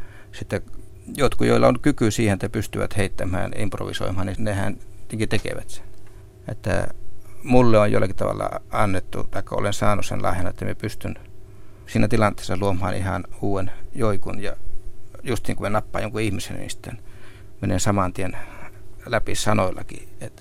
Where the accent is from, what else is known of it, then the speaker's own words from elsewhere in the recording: Lapland, Finland; mä tässä olen esiintymässä kotipuolessa tuolla Saamenmaassa